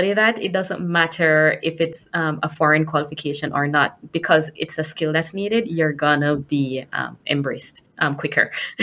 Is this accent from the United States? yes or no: no; Jamaica; I'm Jamaican and we love Clarks.